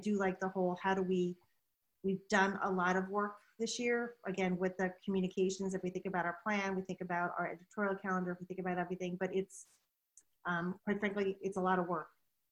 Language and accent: English; New York, United States; now in Chicago, United States; because I'm from New York, right? I forgot what fall foliage really looks like.